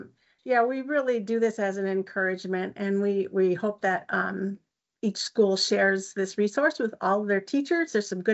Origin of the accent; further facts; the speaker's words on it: Wisconsin, United States; I am a Wisconsin native who moved back to my home state here in 2020 after 30 years in Southern California.